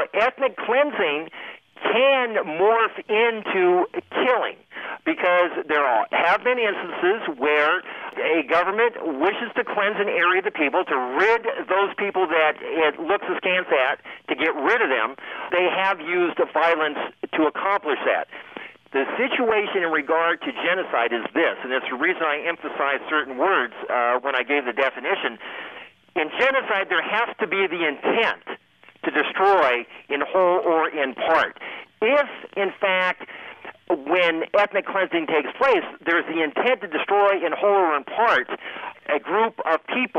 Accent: California, United States; I was raised in California. I decided to move to San Francisco.

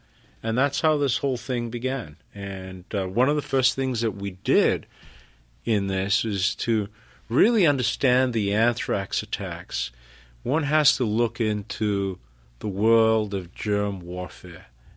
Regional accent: Zimbabwe

